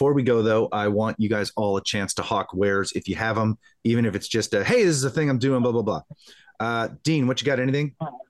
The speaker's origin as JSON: {"language": "English", "country": "Canada", "said": "I'm not coming from Canada to scrub the convention."}